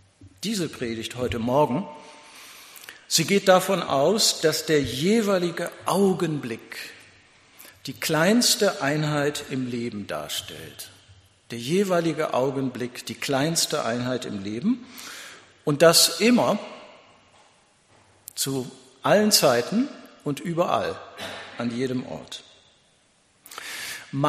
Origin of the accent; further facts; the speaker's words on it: North Germany, Germany; natürlich werden auch im Norden, bei mir in meiner Heimat im Norden, Feste gefeiert.